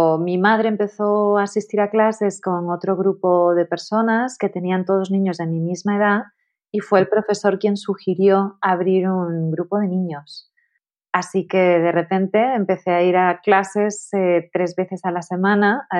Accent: Tenerife, Canary Islands, Spain; now in Madrid, Spain; me mudé a Madrid porque yo soy de Tenerife

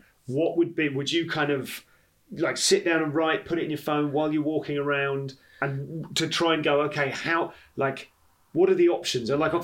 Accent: Leamington, West Midlands, United Kingdom; I grew up in Warwickshire.

